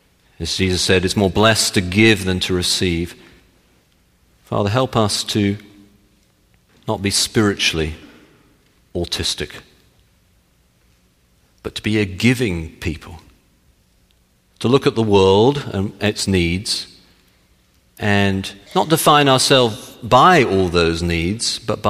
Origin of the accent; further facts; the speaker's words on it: England, United Kingdom; I probably not, I'm British, so.